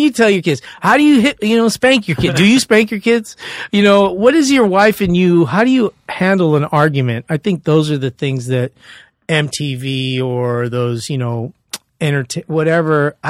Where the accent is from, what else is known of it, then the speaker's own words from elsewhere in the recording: Hawaii, United States; I'm like, no, I'm Japanese Hawaiian.